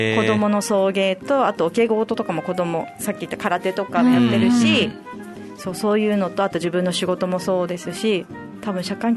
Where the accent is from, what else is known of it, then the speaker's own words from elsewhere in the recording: Naha, Okinawa, Japan; also born or lived in Kanagawa; 地元は那覇の前島になるんですけど、ここら辺です、